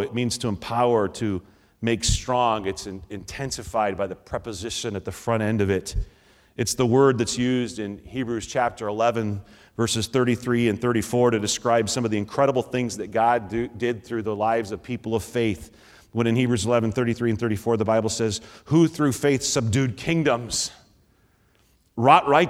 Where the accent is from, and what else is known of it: Nebraska, United States; born or raised there